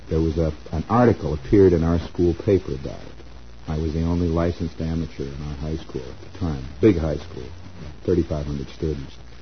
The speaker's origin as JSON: {"language": "English", "town": "Chicago", "region": "Illinois", "country": "United States", "tie": "born or raised there", "also_born_or_lived": "Hammond", "said": "because I was born in Chicago, and I lived in Chicago when I was a kid. I grew up in Chicago, and we moved to Hammond when I was in high school."}